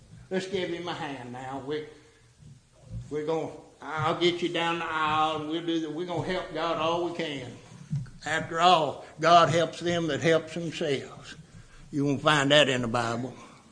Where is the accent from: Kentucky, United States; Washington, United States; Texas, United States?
Kentucky, United States; I was raised in Kentucky. We got mountains up there. They're not hills, they're mountains.